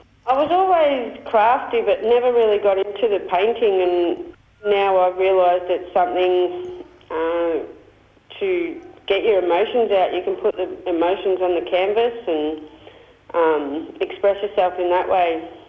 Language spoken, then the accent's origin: English; Lakes Entrance, Victoria, Australia; I'm from Lakes Entrance, so I would love to do like art classes down there for the youth